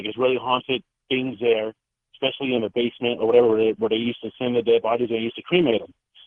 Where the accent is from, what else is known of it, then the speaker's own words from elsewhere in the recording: Fresno, California, United States; okay, I'm from Fresno, California.